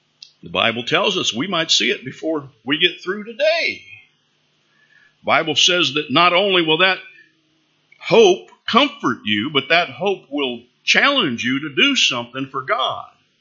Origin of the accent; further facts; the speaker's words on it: Colorado, United States; I'm from Colorado. I've seen some beautiful things in nature.